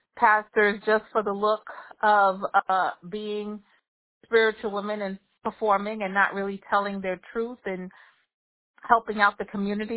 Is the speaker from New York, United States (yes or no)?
yes; New York, United States; I'm from the Bronx, so right out of the Bronx.